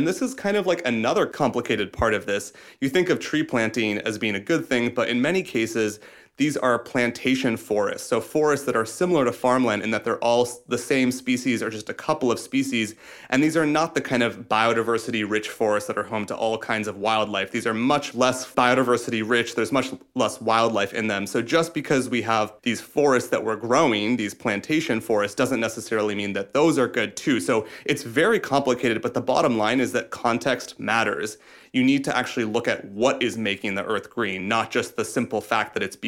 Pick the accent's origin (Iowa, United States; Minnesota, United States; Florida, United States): Iowa, United States; so I'm from Iowa, we have these giant cornfields and giant monocultures of soybeans.